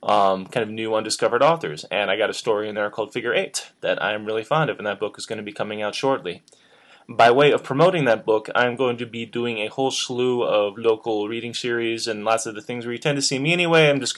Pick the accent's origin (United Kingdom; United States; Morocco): United States; Midwest; Because I'm from the Midwest, and I eat oatmeal, and I own a socket wrench